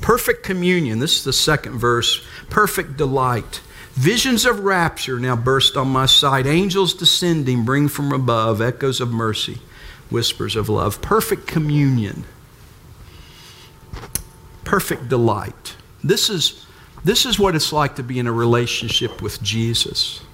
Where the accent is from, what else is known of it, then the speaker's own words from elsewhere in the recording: Wayne, Michigan, United States; also born or lived in Bristol, Virginia; So we moved from Bristol, Virginia to Wayne, Michigan, outside of Detroit with my aunt.